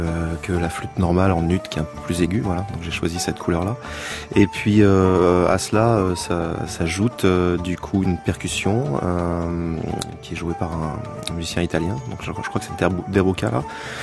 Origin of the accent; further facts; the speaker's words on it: Nantes, Pays de la Loire, France; born there; Je suis français, je suis né à Nantes, je suis plutôt normand.